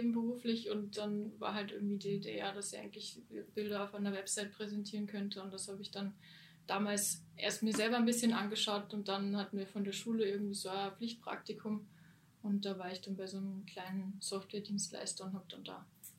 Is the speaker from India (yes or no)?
no; Germany; moved away as an adult; now in Linz, Austria; dass ich nach Linz gekommen bin, also ich bin eigentlich aus Deutschland und ich habe zur Schulzeit meinen Freund kennengelernt, der halt Linzer ist und da war es dann so ein bisschen klar, okay, zum Studium komme ich dann her.